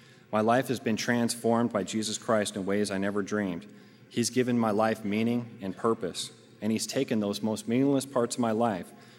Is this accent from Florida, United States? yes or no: no; Orange County, California, United States; I grew up right in Orange County.